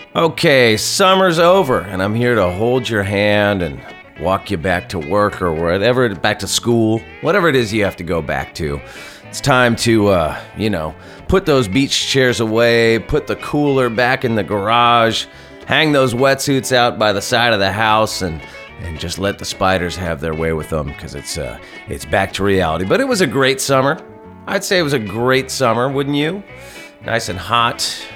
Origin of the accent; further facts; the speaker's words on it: Goleta, California, United States; Goleta's a suburb of Santa Barbara. That's my hometown. I lived in Goleta when I was a real, real little kid.